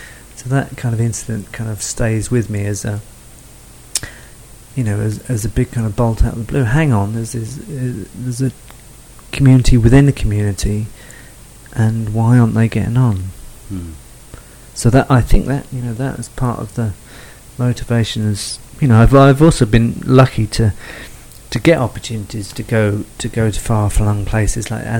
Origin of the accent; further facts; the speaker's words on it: United Kingdom; And that's something, the big difference I found being a Brit. We kind of go all around the world and don't necessarily come back.